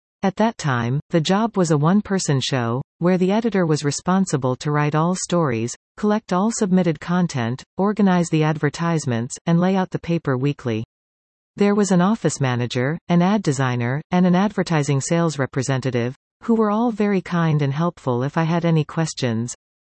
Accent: Pelham, Ontario, Canada; also born or lived in Fonthill; as Pelham is my hometown and I got my start in journalism there. My family moved to Fonthill in 1992 because my dad got a job in Welland. I was 7 years old at the time.

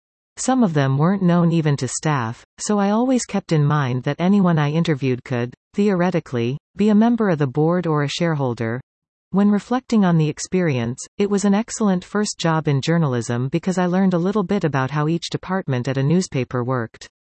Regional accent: Pelham, Ontario, Canada; also born or lived in Fonthill; as Pelham is my hometown and I got my start in journalism there. My family moved to Fonthill in 1992 because my dad got a job in Welland. I was 7 years old at the time.

